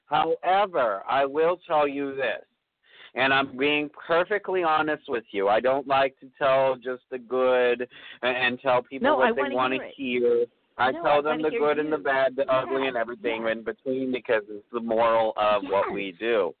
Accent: Florida, United States; You know, Florida is my home state, too

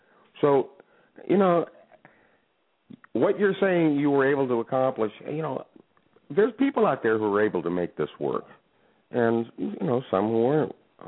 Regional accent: Miami, Florida, United States; also born or lived in New York; because I was coming from the West Coast, even though I was born in New York. You know, I never really lived on the East Coast except growing up in Miami.

